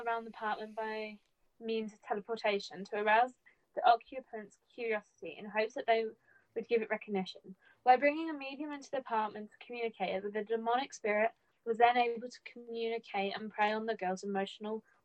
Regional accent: United Kingdom; I might be saying that wrong, which I apologise for, because I'm British

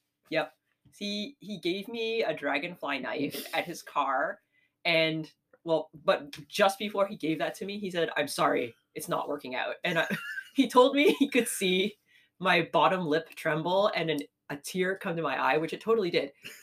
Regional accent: Coldwater, Ontario, Canada; I'm Asian, and I grew up in Coldwater, Ontario, which is a town with one stoplight. And being the only, well, the only Asian family plus one in that town was a big informer of my life.

